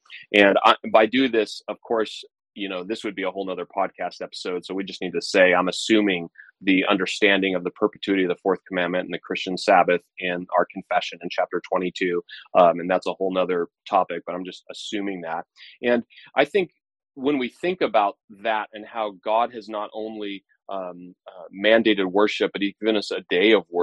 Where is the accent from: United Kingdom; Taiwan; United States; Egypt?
United States; It marks me, the fact that the 4th of July means something to us, Independence Day, marks me as an American. That's who I am.